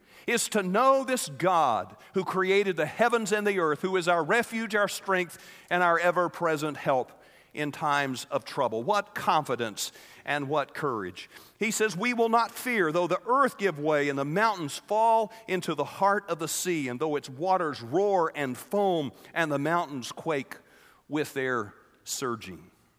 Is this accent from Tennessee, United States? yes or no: no; Texas, United States; When I grew up in North Texas, just about every other house had a storm cellar.